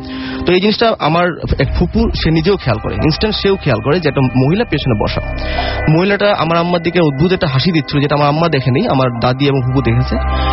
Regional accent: Dhaka, Dhaka Division, Bangladesh; আমি Japan gardens থেকে এসেছি মোহাম্মদপুর।

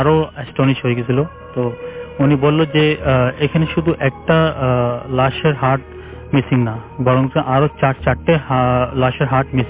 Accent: Uttara, Dhaka Division, Bangladesh; উত্তরা থেকে এসেছি

